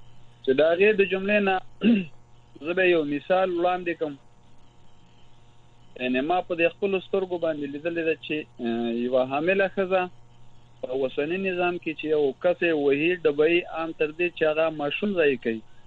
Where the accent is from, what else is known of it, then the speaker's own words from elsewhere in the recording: Afghanistan; نو مونږ افغانان یو، زمونږ د ټولو افغانانو کلچر یو دی،